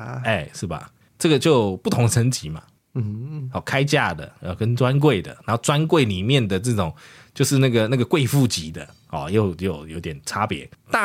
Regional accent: Taiwan; 没错，我们台湾人对投资理财很强

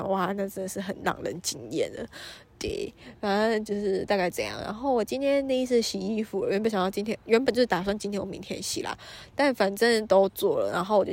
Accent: Taiwan; 加我是台湾人

